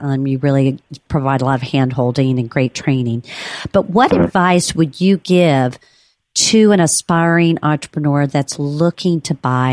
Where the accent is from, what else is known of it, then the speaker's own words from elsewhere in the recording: Cincinnati, Ohio, United States; the franchisor is actually headquartered in my hometown, Cincinnati.